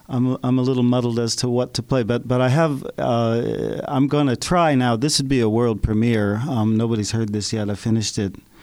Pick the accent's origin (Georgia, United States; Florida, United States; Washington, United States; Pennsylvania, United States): Pennsylvania, United States; Fox Chapel; moved away as an adult; also born or lived in New York; Well, I grew up in Fox Chapel, actually.